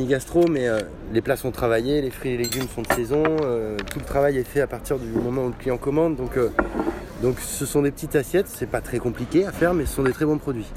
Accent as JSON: {"language": "French", "town": "Bordeaux", "region": "Nouvelle-Aquitaine", "country": "France", "tie": "born or raised there", "also_born_or_lived": "Paris", "said": "je suis un pur bordelais, je suis né ici, j'ai fait toute ma scolarité ici. Je suis parti 15 ans travailler à Paris dans la finance et je suis revenu dans ma ville natale."}